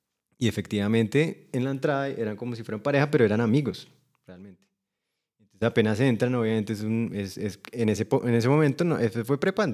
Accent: Colombia; nosotros como colombianos somos muy de relaciones muy...

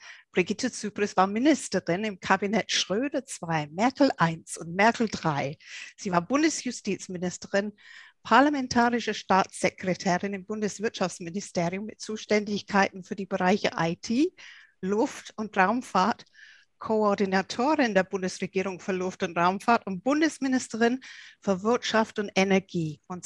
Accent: England, United Kingdom; German is a second language; ich bin ja Engländerin

